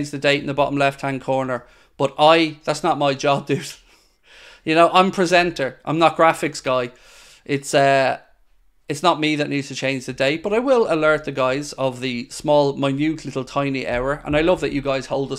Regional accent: Ireland; I'm Irish, as you may be aware.

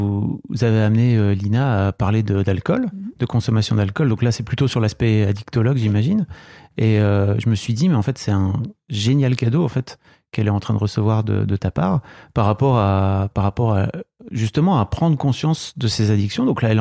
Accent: Hauts-de-France, France; nous on vient du Nord, donc on a le droit

